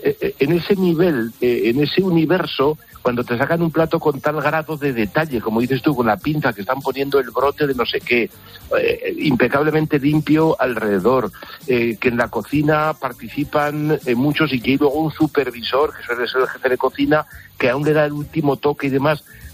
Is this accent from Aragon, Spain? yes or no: yes; Huesca, Aragon, Spain; tengo que citar alguno de mi pueblo.